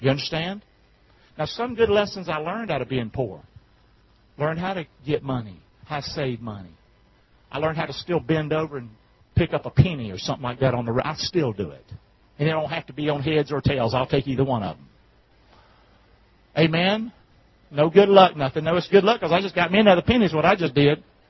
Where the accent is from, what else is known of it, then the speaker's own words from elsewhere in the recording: Rockingham, United States; I'm from Rockingham. I can always remember where I'm from, Rockingham.